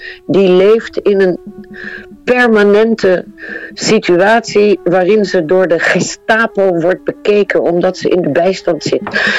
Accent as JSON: {"language": "Dutch", "country": "Netherlands", "said": "ik weet niet meer wat ik met mijn vaderland aan moet. Echt, ik weet het niet meer. Ik bekijk het op 3000 kilometer afstand en ik snap er helemaal niets meer van."}